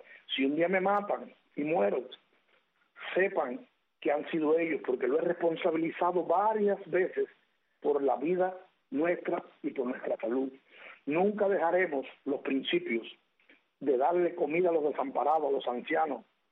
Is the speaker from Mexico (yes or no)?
no; Cuba; en cualquier parte del mundo que un cubano pueda hablar, pueda decir en mi país, en mi nación, hay libertad plena.